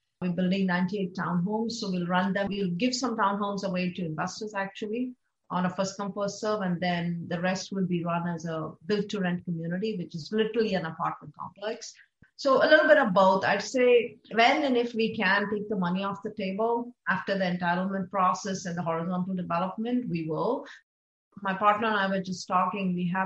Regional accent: India; I saw this growing up in India as well.

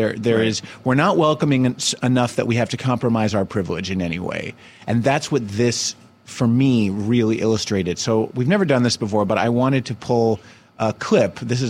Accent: Summit, New Jersey, United States; which has some similarities to my hometown of Summit, New Jersey, in that, you know, it was a very comfy sort of country club town.

